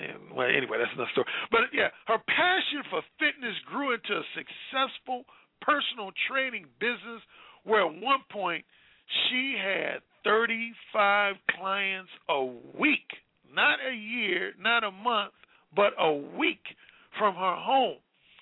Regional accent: Gary, Indiana, United States; not too far from my neck of the woods, Gary, Indiana

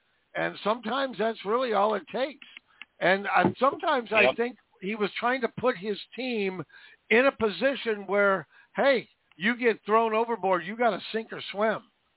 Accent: Seattle, Washington, United States; Look, me and Brother X, we know because we're from Seattle.

